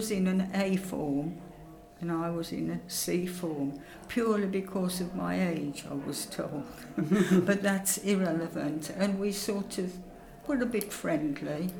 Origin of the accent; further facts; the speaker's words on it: Worley, West Midlands, United Kingdom; born there; I was born in Worley, which is quite close to Quinton, which is not far from Birmingham.